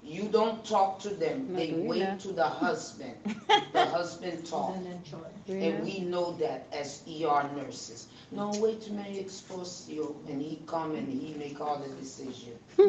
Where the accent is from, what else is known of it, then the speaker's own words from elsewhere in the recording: Haiti; They will help the Cubans first, but they're very close with the Haitian and the Jamaican.